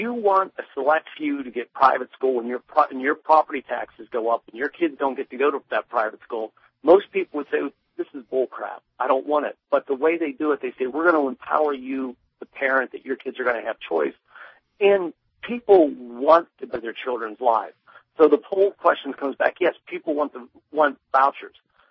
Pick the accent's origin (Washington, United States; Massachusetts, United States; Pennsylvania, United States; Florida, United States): Pennsylvania, United States; For instance, I'm from Penn State University, Central Pennsylvania.